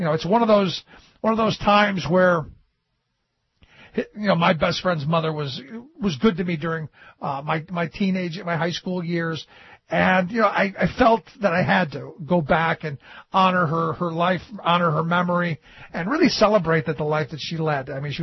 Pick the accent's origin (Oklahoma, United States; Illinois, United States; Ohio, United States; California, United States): Ohio, United States; Cleveland; But while I was in Cleveland, and again, you know, I look at my hometown